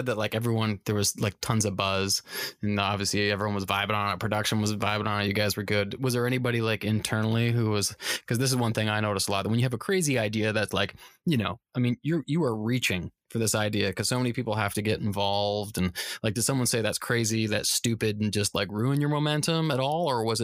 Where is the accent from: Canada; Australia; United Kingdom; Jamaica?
Canada; now in United States; So coming from, I grew up in Canada, so much like, you know, New Zealand